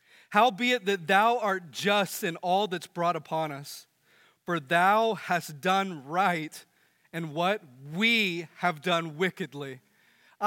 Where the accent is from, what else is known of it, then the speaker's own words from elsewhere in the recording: United States; I grew up in America where I didn't have to wonder where my next meal was going to come from.